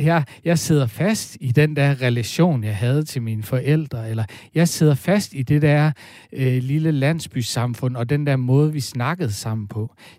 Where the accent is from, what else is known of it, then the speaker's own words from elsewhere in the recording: North Denmark Region, Denmark; det betyder mest at være fra Danmark eller være fra Nordjylland, hvor jeg er vokset op, det er, når jeg ikke er der.